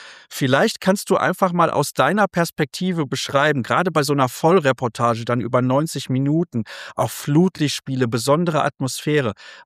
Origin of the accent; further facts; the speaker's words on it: Solingen, North Rhine-Westphalia, Germany; Ja, ich komme ja ursprünglich aus Solingen.